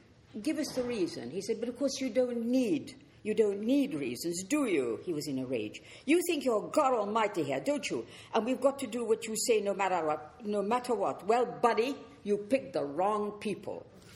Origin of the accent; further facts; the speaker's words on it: England, United Kingdom; accent: English; How much, I wondered, did my English accent and manner place me in that much older enemy camp